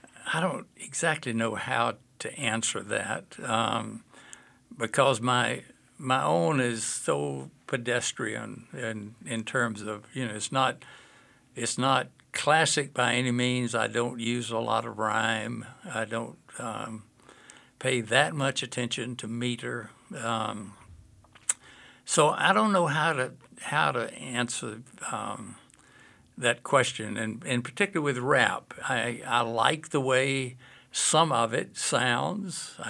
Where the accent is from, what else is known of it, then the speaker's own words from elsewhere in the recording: Georgia, United States; I'm from Georgia originally, which is where my accent comes from.